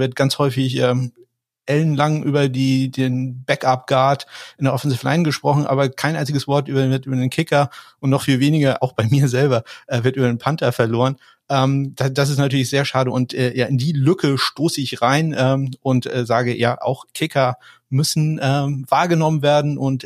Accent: Kiel, Schleswig-Holstein, Germany; ich komme aus Kiel

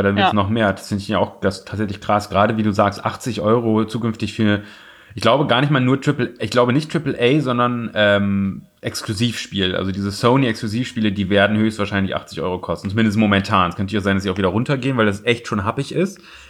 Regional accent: Osnabrück, Lower Saxony, Germany; da wo ich herkomme aus Osnabrück

